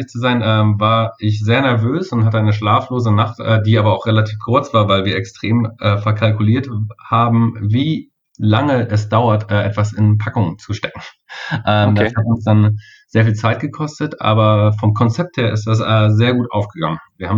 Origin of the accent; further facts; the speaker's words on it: Kassel, Hesse, Germany; hier in Kassel, wirklich direkt lokal, wo ich herkomme.